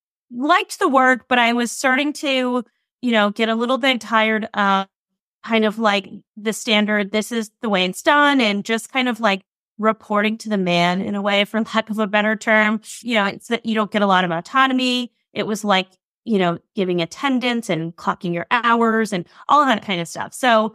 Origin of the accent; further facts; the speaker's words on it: Rhode Island, United States; I didn't mention this, but I'm from Rhode Island. It's, you know, a small state.